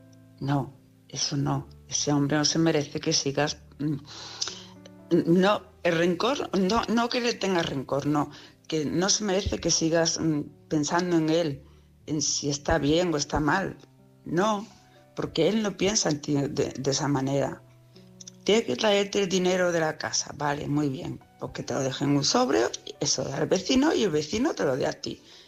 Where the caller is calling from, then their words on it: Palma, Balearic Islands, Spain; de Palma de Mallorca.